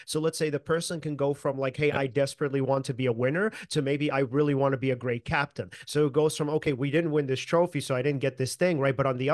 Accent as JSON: {"language": "English", "country": "United States", "said": "because, you know, being an American."}